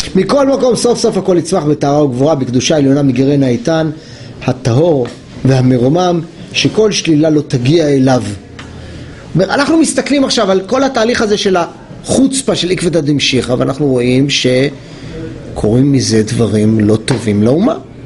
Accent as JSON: {"language": "Hebrew", "town": "Jerusalem", "region": "Jerusalem District", "country": "Israel", "said": "כי היינו ירושלמים, היינו הולכים טיולים בכל עוטף ירושלים."}